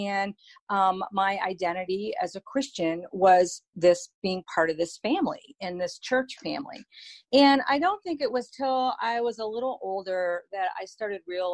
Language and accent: English; East Coast, United States; I was 10 years old, and I was at summer camp in New York State, because I lived on the East Coast. I was born and raised on the East Coast.